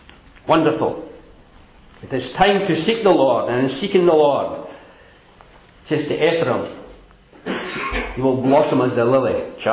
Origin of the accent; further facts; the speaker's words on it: Blackwood, Wales, United Kingdom; she became a teacher, a primary teacher at a school I was brought up in Blackwood.